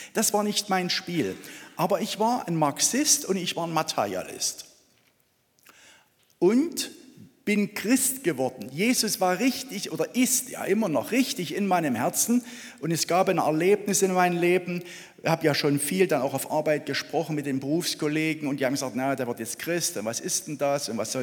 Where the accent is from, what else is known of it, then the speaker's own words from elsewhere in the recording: Lichtenau, Saxony, Germany; Ich komme aus der Nähe von Chemnitz in Lichtenau